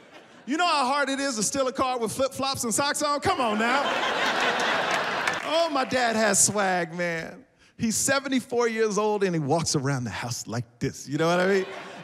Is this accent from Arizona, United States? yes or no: no; Houston, Texas, United States; I was born and raised in Houston, Texas. Yeah. I went to an all-white school in Houston, Texas.